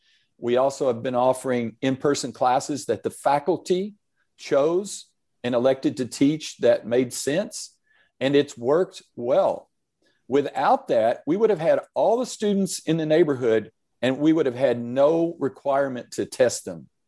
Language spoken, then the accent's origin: English; Kentucky, United States; In fact, growing up in Kentucky, I worked on a farm in road construction. We didn't go on vacation.